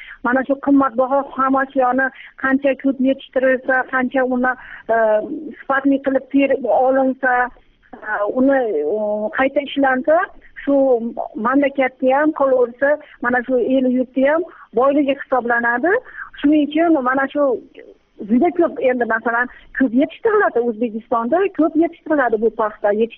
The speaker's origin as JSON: {"language": "Uzbek", "region": "Fergana Region", "country": "Uzbekistan", "said": "Farg'onadanman, jurnalistman."}